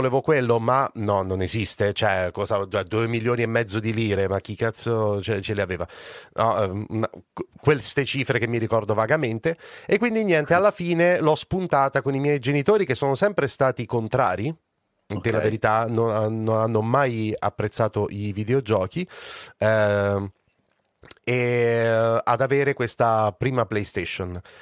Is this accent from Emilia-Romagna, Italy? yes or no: no; San Benedetto del Tronto, Marche, Italy; also born or lived in Venice; io sono nato a Venezia, ma sono cresciuto dall'età di appunto 5 anni a San Benedetto del Tronto, che è nelle Marche Sud